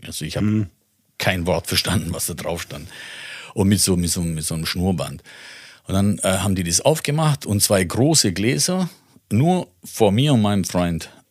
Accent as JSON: {"language": "German", "country": "Italy", "said": "ja, ich bin Italiener."}